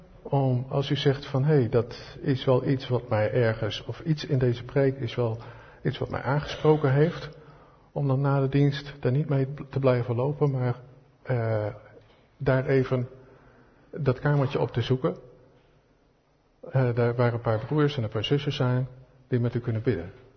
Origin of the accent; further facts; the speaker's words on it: Netherlands; We zijn dat als Hollanders misschien ook een beetje verleerd.